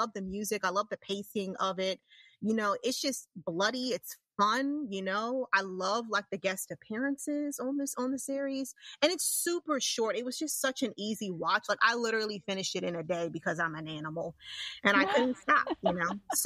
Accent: New York, United States; because, you know, I'm from New York, I'm from, even though, you know, New York is considered where I live upstate, but it's not, it's like right there.

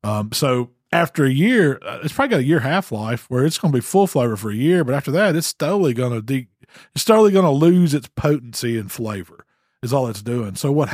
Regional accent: the South, United States; I'm from the South.

